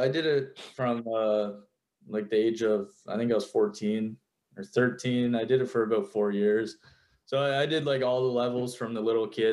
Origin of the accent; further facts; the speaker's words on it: New Brunswick, Canada; but I'm from Canada, New Brunswick, and I'm pretty dog shit at it.